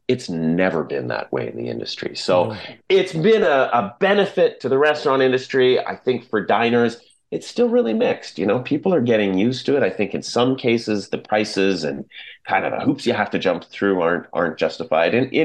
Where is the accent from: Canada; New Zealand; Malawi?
Canada; British Columbia; I grew up in the Fraser Valley and my family, we had a tent trailer probably, I guess, when I was about 10.